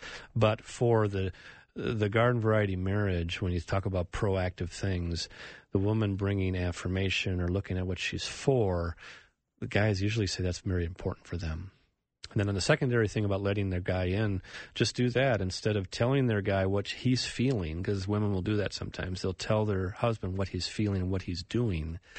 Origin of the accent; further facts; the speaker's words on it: Edina, Minnesota, United States; we're from Edina